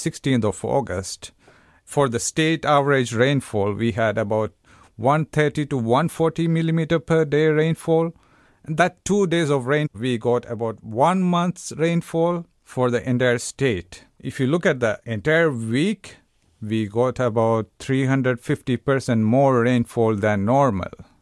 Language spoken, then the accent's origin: English; Kerala, India; I'm originally from Kerala.